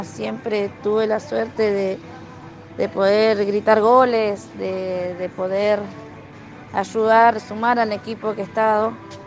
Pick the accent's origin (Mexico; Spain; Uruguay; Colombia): Uruguay; Arrayanes; De mi barrio, de donde me crié, de mi barrio, de donde nací, en Arrayanes.